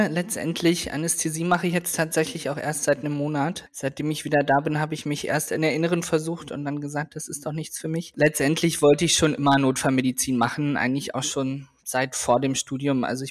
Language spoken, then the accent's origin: German; Stralsund, Mecklenburg-Vorpommern, Germany; moved away as an adult; now in Galway, Ireland; Habe dann erst in einer Notaufnahme in meiner Heimatstadt in Stralsund gearbeitet